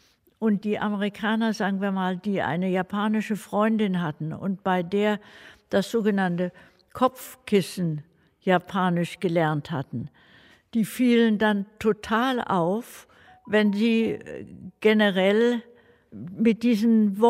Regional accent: Baden-Württemberg, Germany; Ich bin eine Schwäbin.

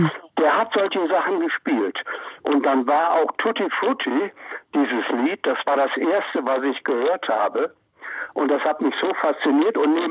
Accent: Düsseldorf, North Rhine-Westphalia, Germany; ich bin in Düsseldorf groß geworden

